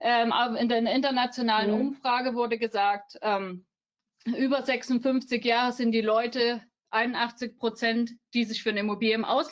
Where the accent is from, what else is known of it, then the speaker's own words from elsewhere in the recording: Saxony, Germany; moved away as an adult; Damals noch in meiner Heimat in Sachsen, wo ich geboren und aufgewachsen bin, bin dann aber direkt danach ins Rhein-Main-Gebiet gewechselt, 2007